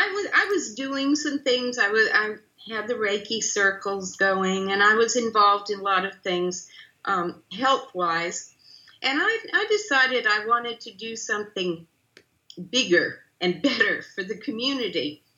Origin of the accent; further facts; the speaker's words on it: New Hampshire, United States; And I grew up in New Hampshire, so we had access to a lot of good fish.